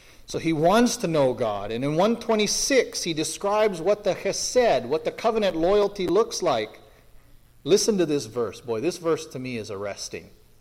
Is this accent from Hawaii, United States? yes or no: yes; Anahola, Hawaii, United States; it always reminds me of growing up. I grew up in Anahola.